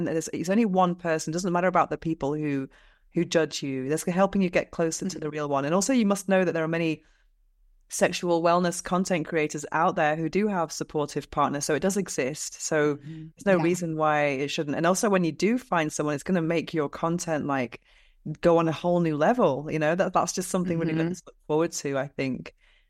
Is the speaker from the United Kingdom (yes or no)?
yes; United Kingdom; now in Spain; I live in Spain. I'm British, but I live in Spain.